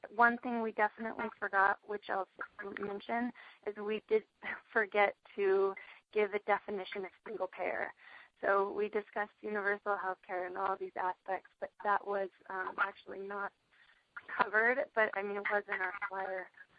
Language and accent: English; Boise, Idaho, United States; like when I go to my hometown of Boise, Idaho